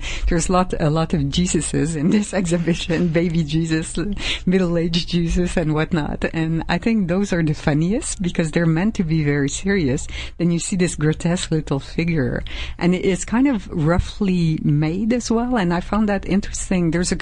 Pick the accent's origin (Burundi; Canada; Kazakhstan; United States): Canada; Montreal, Quebec; English is a second language; because I'm from Montreal and we never spoke English, a little English we had at school.